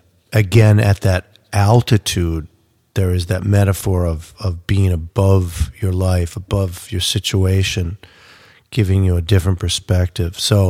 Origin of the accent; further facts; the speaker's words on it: Minneapolis, Minnesota, United States; I think, you know, I grew up in Minneapolis.